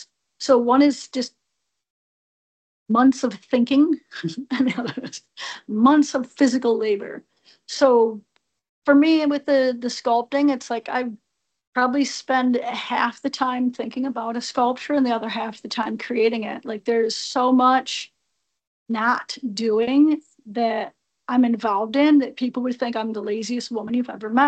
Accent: United States; I do have on my website that I'm an American.

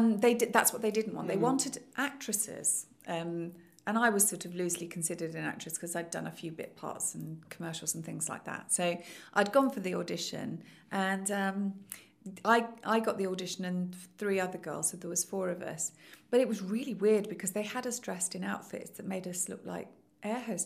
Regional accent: Nottingham, East Midlands, United Kingdom; So it was really good fun, except at the time it was filmed in Nottingham, which of course is my hometown

